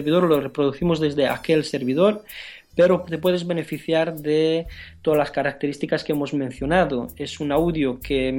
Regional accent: Romania; Spanish is a second language; moved away as an adult; now in Spain; Yo soy extranjero aquí en España, soy rumano y estaba trabajando en la construcción

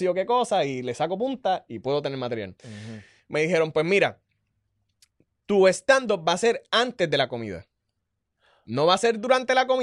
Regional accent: Ponce, Puerto Rico; Hay mucha gente que no sabe que yo soy de Ponce.

